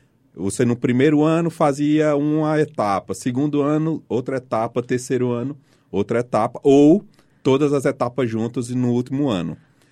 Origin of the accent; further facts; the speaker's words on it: Paulo Afonso, Bahia, Brazil; born there; E eu nasci em Paulo Afonso, que é uma região da Bahia, é uma cidade da Bahia, que é uma região do semiárido, né? O bioma Caatinga. Mas eu tenho uma particularidade, que eu nasci numa ilha.